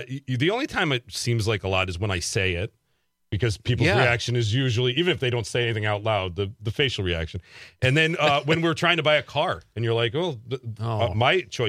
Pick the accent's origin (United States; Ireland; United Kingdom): United States; New York; I wonder if it's because when I was a kid growing up in New York, I was a Mets fan in the 80s